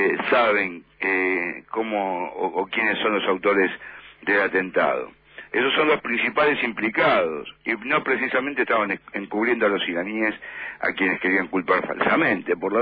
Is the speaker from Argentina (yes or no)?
yes; Argentina; nosotros somos ciudadanos argentinos de fe islámica